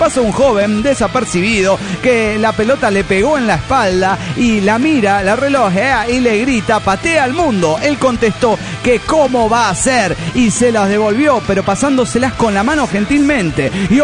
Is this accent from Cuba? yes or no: no; Cali, Valle del Cauca, Colombia; de Cali, Colombia.